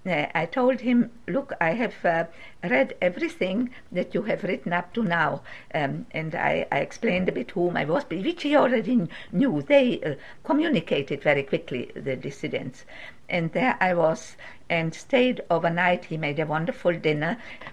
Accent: Canada; Mr. Landowski, I know you because you are an actor and I'm from Canada

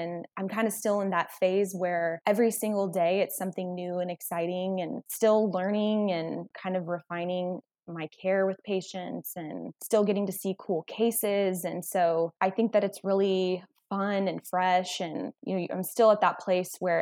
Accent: Texas, United States; Yeah, so I grew up in Central Texas and I attended the Texas A&M University

